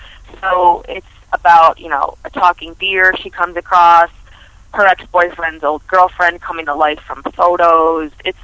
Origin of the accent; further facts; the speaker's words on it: Buffalo, New York, United States; I'm from Buffalo, so I do buffalo.com, yourhub.com.